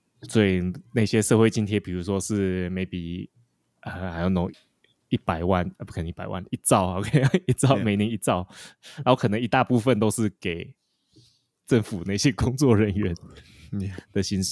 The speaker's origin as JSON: {"language": "Chinese", "country": "United States", "said": "我从美国来，以美国来讲"}